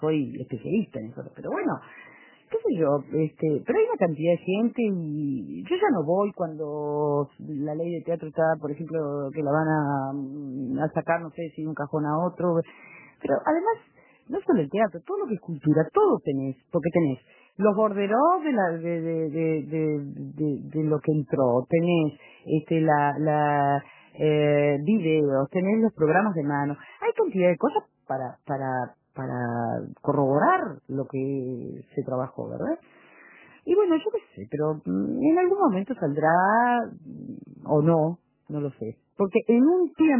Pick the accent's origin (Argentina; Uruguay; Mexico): Uruguay; also born or lived in Galicia, Spain; yo que soy gallega y uruguaya, las dos cosas